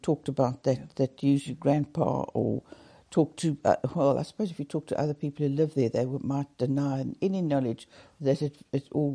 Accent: South Africa; You know, I grew up in South Africa and the houses are brick.

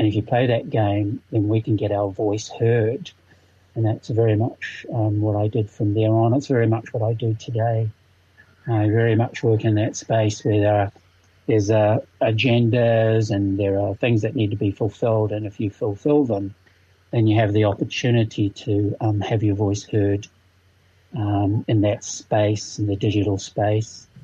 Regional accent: Auckland, New Zealand; I was from Mount Roskill, Tongan, Cook Island German boy going to Auckland Grammar.

